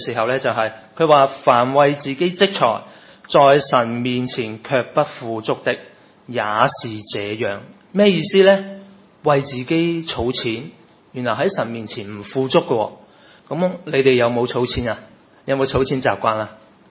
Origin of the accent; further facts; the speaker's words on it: Hong Kong; 我哋香港人要有乜嘢啊？有楼有钱啦，系咪有地位啦